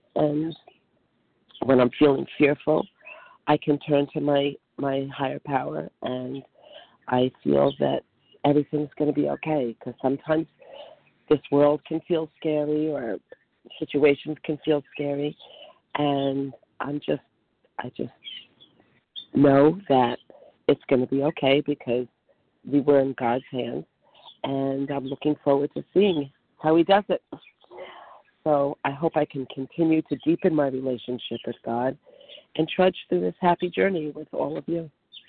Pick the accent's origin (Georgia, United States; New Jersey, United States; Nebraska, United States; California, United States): New Jersey, United States; compulsive overeater from … from New Jersey.